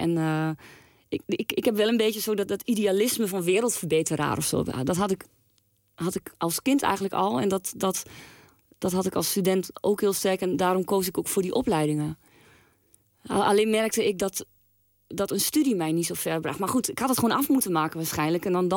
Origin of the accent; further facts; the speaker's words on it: Bulgaria; Ja, door ik ben Bulgaar.